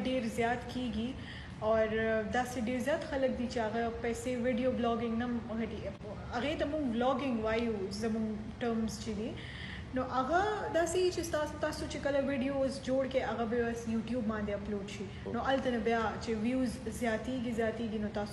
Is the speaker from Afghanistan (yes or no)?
no; Dera Ismail Khan, Khyber Pakhtunkhwa, Pakistan; زماج تعلق تے اور ڈیر اسماعیل خان نے زما بابا خبر تے شفٹ شوے